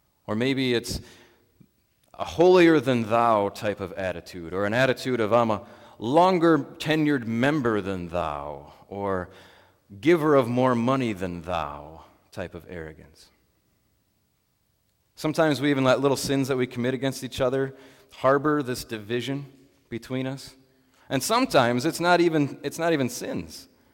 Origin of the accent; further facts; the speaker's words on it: Minnesota, United States; born there; I was born in Minnesota, in the United States, in North America, in the Western Hemisphere.